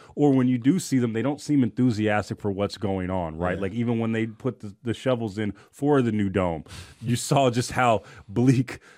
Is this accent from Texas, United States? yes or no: no; Oakland, California, United States; I'm from Oakland and I grew up in the Black Hole, right?